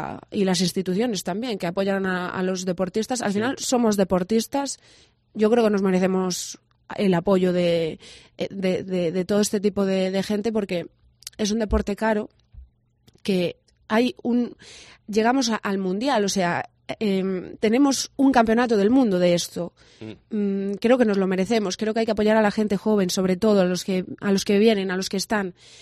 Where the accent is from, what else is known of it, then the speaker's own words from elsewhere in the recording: Castile and León, Spain; Yo siempre presumo de mi tierra, siempre soy berciana hasta las médulas, como se dice